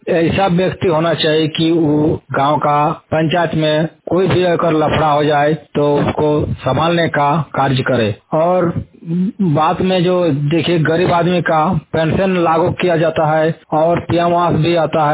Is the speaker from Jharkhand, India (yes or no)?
yes; Jharkhand, India; जरेडी प्रखंड गजना पंचायत जिला बोकारो झारखंड का रहने वाला हूँ।